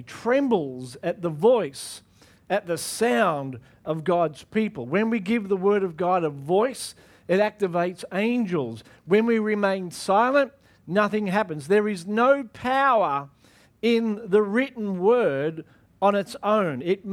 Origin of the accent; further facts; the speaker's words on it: Australia; I know we're Australian, but first and foremost, we're kingdom people. Yeah? And Australians don't like to say too much.